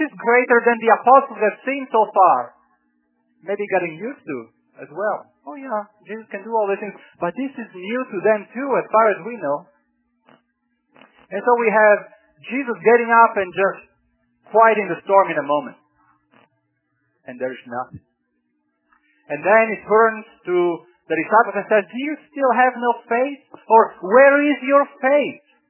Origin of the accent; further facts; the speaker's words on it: Alabama, United States; I guess by now you can tell I'm from South Alabama, right?